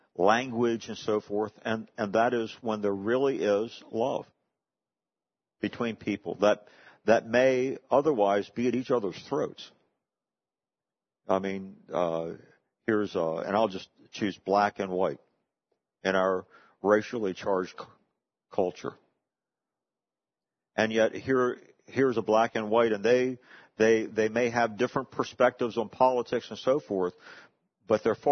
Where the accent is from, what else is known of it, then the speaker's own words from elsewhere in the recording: Hagerstown, Maryland, United States; I came from a portion where there was not a large segment of blacks in our area growing up in Hagerstown.